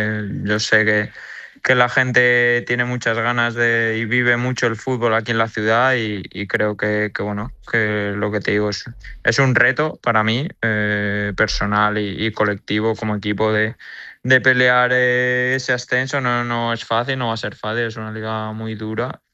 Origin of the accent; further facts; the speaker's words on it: San Sebastián, Basque Country, Spain; born there; Sí, yo nací en Donostia, sí.